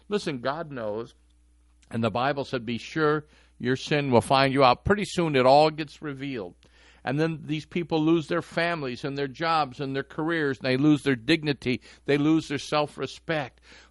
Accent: Detroit, Michigan, United States; I didn't grow up in a Christian home. I grew up there in Detroit.

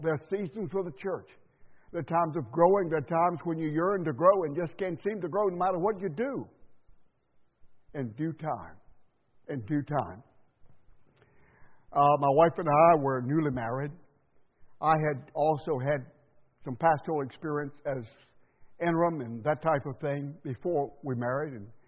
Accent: the South, United States; accent: Southern; she heard my accent. She said, you're from the South. I said, yes.

